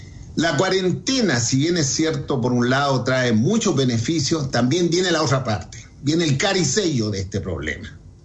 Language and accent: Spanish; Chile; somos chilenos y seguimos para adelante.